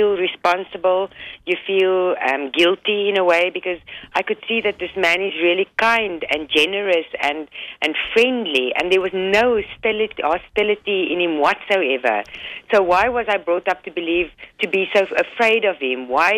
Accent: South Africa; Growing up in South Africa, we never questioned our own belief system.

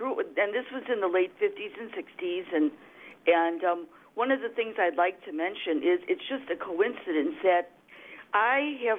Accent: Chicago, Illinois, United States; Well, I grew up in Chicago, right in the city, not a suburb

